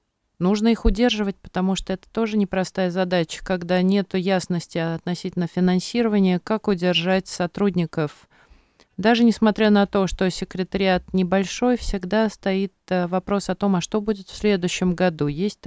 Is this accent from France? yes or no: yes; France; Я сама из Франции